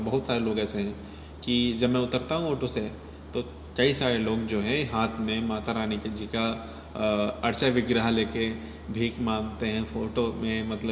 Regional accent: Ghaziabad, Uttar Pradesh, India; मैं गाजियाबाद से हूँ, ऐसे गाजियाबाद में एक जगह है

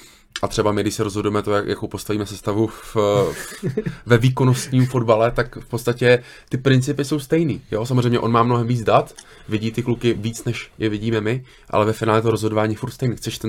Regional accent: Plzeň, Plzeň Region, Czechia; born there; Pouze rodištěm Plzeňák.

